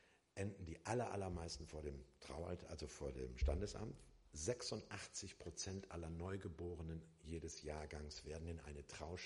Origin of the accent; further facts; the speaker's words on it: Hamburg, Germany; als Hamburger